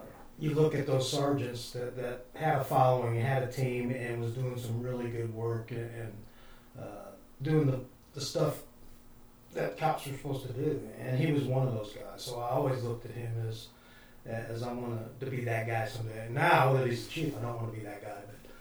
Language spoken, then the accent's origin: English; St. Louis, Missouri, United States; And '67, we moved to St. Louis, and that's where I grew up.